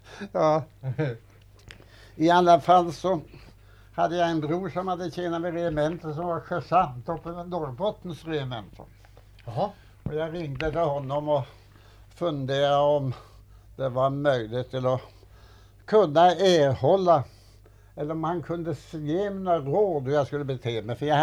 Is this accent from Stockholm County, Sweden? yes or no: no; Grimsta, Uppsala County, Sweden; Jag kom då ifrån min hemsocken Ärentuna. Jag är född i Grimsta i Ärentuna. Min far var lantbrukare, det är en gård som ligger i åkanten där som är 63 tunnland.